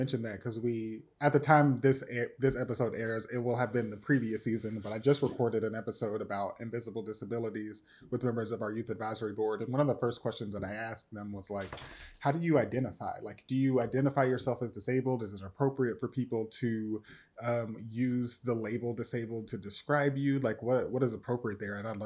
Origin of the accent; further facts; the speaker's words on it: Nashville, Tennessee, United States; And, you know, I'm from Nashville where you can't do that.